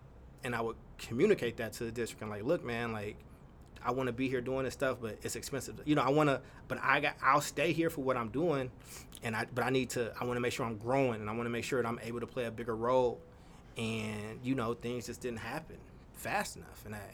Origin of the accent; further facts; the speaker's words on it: Paducah, Kentucky, United States; also born or lived in Chicago / Oakland / Stockton; I was born in Chicago and I lived in Kentucky. And my goal is to make impact in the places that I grew up. And that's the first tier, that is Oakland, Chicago, and Paducah, Kentucky.